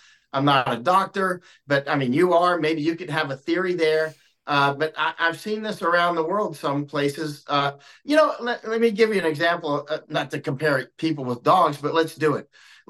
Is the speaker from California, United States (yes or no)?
no; Florida, United States; I grew up in Florida, and people would, you know, talk about how bad communists were.